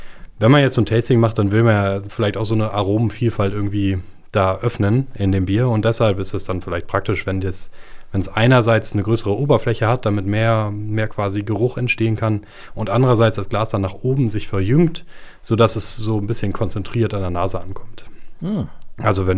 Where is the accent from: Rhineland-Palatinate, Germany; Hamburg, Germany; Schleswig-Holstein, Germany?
Hamburg, Germany; also born or lived in Bavaria; Ich bin ursprünglich Hamburger